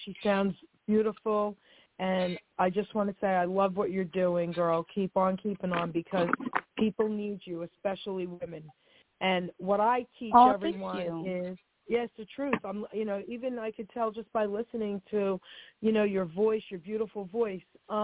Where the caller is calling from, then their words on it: New Jersey, United States; I'm calling from New Jersey.